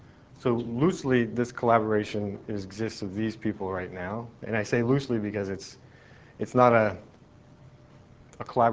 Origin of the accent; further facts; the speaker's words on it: Seattle, Washington, United States; It's too sunny for my taste since I grew up in Seattle.